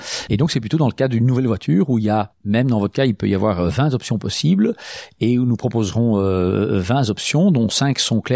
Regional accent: Belgium; en tant que Belge

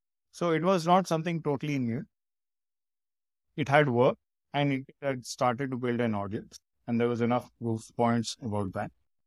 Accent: Andheri, Maharashtra, India; I grew up in Andheri, and we used to live in an apartment complex which had a big ground.

